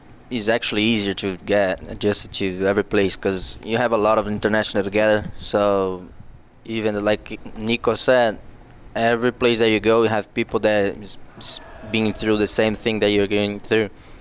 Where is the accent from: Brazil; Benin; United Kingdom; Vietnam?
Brazil; English is a second language; now in United States; It's actually like I came from Brazil to Ohio.